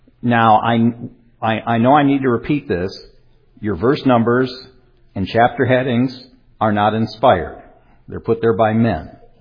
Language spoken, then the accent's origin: English; Michigan, United States; You hear some of us talk about being from up north. I'm from Michigan.